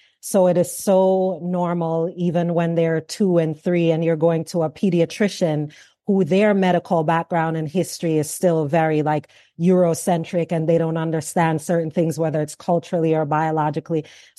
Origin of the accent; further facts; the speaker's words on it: Jamaica; now in United States; even though I'm Jamaican, live here in America